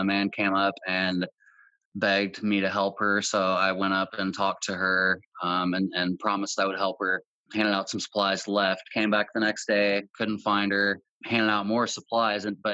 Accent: Bloomington, United States; And I'm sorry, I'm from Bloomington. It's a small enough town

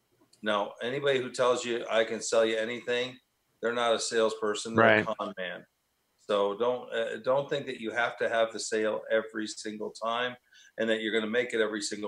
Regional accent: New York, United States; I'm from New York, so that goes in the blood.

